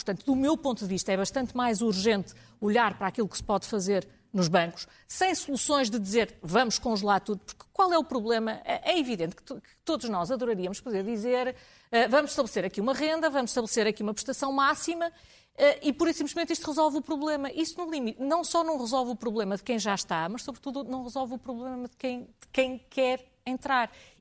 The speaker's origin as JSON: {"language": "Portuguese", "town": "Porto", "region": "Norte", "country": "Portugal", "said": "eu sou do Porto, eu lembro-me muito bem como era a habitação no centro do Porto"}